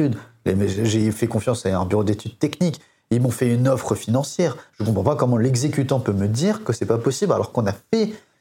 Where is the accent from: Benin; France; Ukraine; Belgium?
France; c'est que nous sommes Français, nous sommes Latins